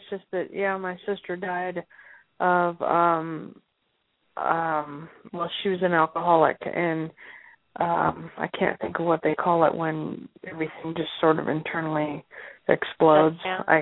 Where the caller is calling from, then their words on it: Colorado, United States; I'm calling from Colorado.